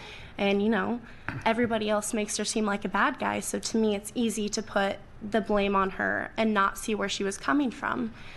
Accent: Vernonia, Oregon, United States; I grew up in Columbia County, a very small county in a small town, Vernonia, Oregon.

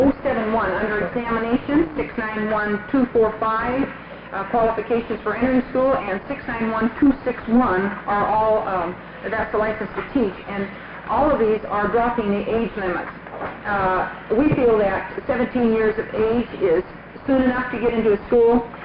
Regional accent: Hood River, Oregon, United States; I'm from Hood River, Oregon.

